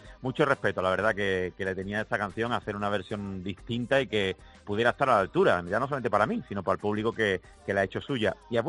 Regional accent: Huelva, Andalusia, Spain; yo soy de aquí, de Huelva, y así me siento y me he sentido siempre desde que nací.

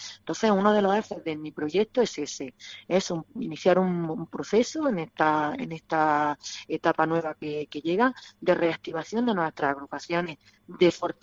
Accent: Andalusia, Spain; soy granadina, vivo en un pueblo del Poniente, en Salar

